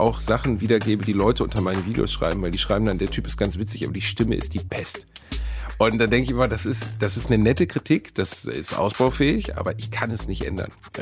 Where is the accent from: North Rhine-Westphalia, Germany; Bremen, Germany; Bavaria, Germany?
North Rhine-Westphalia, Germany; Gelsenkirchen; Ich bin halt im Ruhrpott geboren, Gelsenkirchen, in der tiefsten Industrielandschaft.